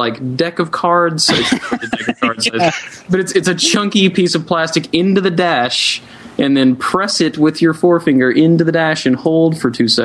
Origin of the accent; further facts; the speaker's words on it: the South, United States; I mean, you know, I grew up in the South.